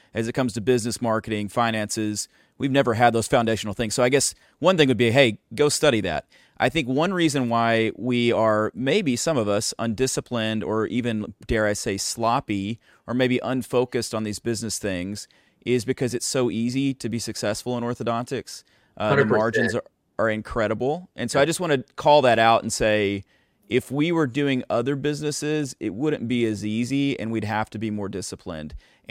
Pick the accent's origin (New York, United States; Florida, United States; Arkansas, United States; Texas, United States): Arkansas, United States; But we loved soda, it turns out, growing up in Northeast Arkansas.